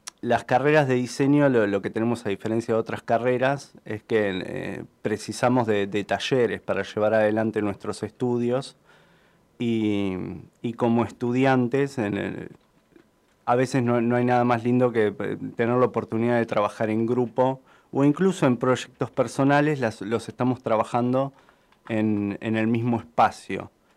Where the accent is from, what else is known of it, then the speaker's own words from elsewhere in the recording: Avellaneda, Buenos Aires Province, Argentina; yo soy de Avellaneda, entonces dije, hermoso tener la oportunidad de tener, en este caso, una tecnicatura para una futura, muy futura licenciatura, poder estudiar en mi ciudad